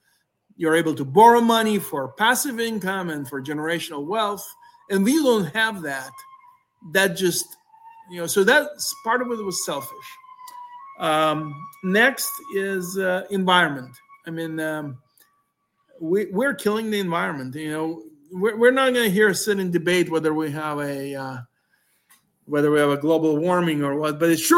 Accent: Ukraine; moved away; as you know, I came here from Ukraine, and I always, when I came here some 40 years ago, people said, well, next generation will do better than the current generation.

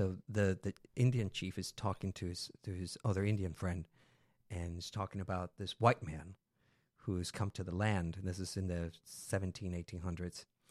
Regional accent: Peru; also born or lived in Maryland, United States; Even though I was born in Maryland, when I was about a year old, my parents moved back to Peru. My dad was in the military.

